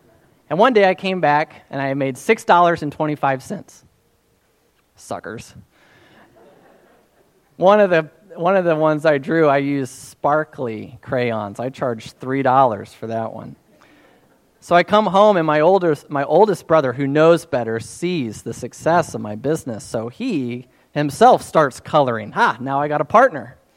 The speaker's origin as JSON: {"language": "English", "town": "Perryville", "country": "United States", "tie": "born or raised there", "said": "A new business would open up in Perryville, my hometown, and I'd already start thinking about, wonder what kind of profit margins they're getting and what they're selling."}